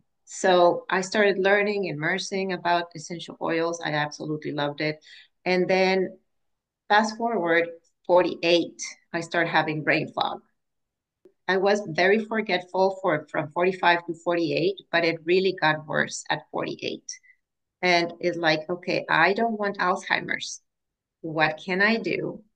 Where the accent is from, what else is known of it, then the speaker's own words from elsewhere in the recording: Mexico; moved away as an adult; now in United States; I am originally from Mexico, and I came to live to the U.S. when I was 40